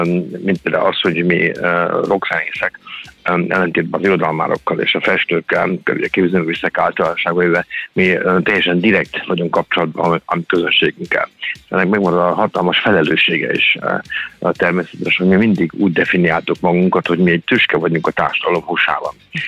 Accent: Budapest, Hungary; És éppen természetesen ezt a szülővárosomban, Budapesten szeretnék elindítani

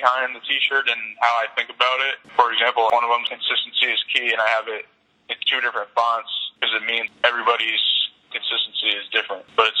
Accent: West Haven, Connecticut, United States; And then I just told him I was from West Haven, got him to wear it.

